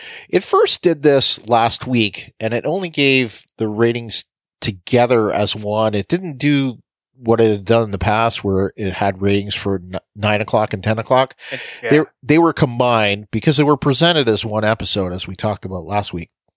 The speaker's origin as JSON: {"language": "English", "country": "Canada", "said": "Well, that's okay. I'm from Canada, so I get some funny things as well sometimes."}